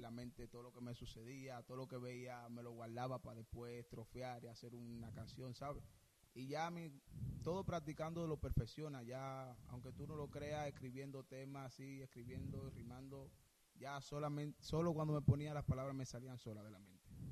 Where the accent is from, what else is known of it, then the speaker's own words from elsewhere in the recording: Dominican Republic; Yo, como dominicano que soy, mis referentes fueron dominicanos